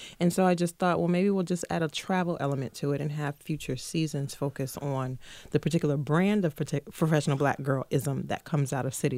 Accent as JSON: {"language": "English", "town": "New Orleans", "region": "Louisiana", "country": "United States", "tie": "born or raised there", "said": "Yes, I was born and raised in New Orleans."}